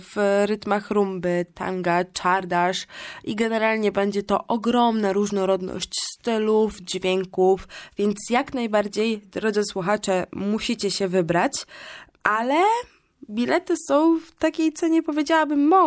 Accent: Olsztyn, Warmian-Masurian Voivodeship, Poland; z Olsztyna, czyli można powiedzieć z moich rodzinnych stron. Pozdrawiam całą Warmię i Mazury.

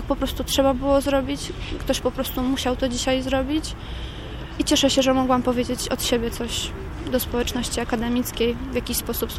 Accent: southern Poland, Poland; now in Gdańsk, Poland; Ja akurat nie jestem z Gdańska, jestem z południa Polski

